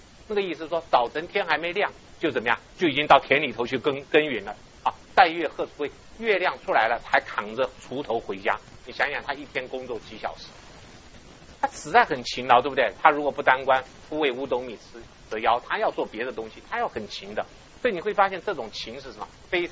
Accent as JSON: {"language": "Chinese", "country": "Taiwan", "tie": "born or raised there", "said": "我在台湾成长的过程当中"}